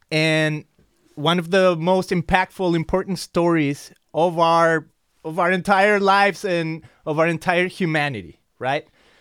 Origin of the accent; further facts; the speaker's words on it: Mexico; English is a second language; I'm from Mexico, so I always excuse myself with my accent.